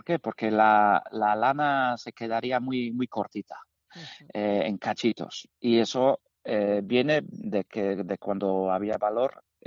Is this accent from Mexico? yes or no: no; Cheltenham, South West England, United Kingdom; now in Spain; yo nací en Inglaterra, nací en los Cotswolds, en Cheltenham. Mi padre era pastor ahí, entonces mis primeros años yo siempre he vivido con ovejas, entre rebaños grandes.